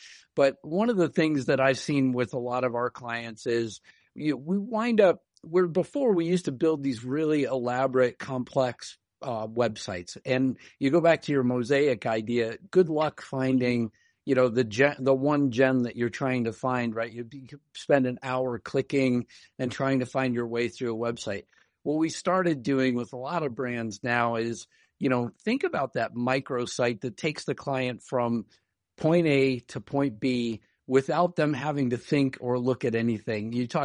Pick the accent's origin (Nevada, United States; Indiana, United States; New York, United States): Indiana, United States; I grew up in Northwest Indiana, right? So near Gary, Indiana.